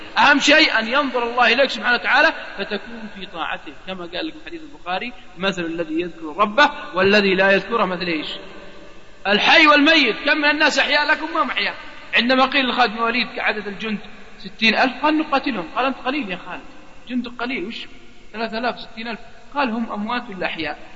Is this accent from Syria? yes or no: no; Najd, Saudi Arabia; على قول عندنا في نجد يقول والله عليه شارب يوقف الصقر